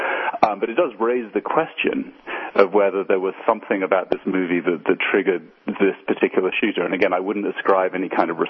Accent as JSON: {"language": "English", "country": "United Kingdom", "said": "as a Brit, I'm old enough to remember when Clockwork Orange, the Stanley Kubrick movie came out"}